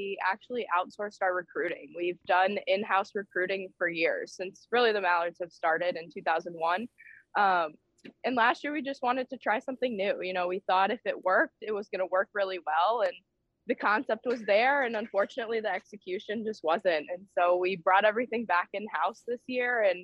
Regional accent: the South, United States; And, you know, I'm not from the Midwest. I'm from the South, actually.

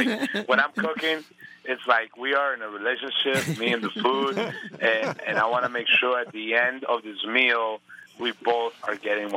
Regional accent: Colombia; I grew up in Colombia, but I have more of the Cuban flavor, but definitely the Colombian in me.

